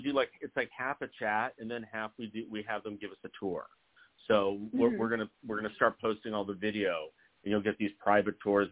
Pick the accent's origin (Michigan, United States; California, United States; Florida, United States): California, United States; Los Angeles; So I'm older than you, but I grew up in Los Angeles in the 1970s, and it was a great time to be in LA.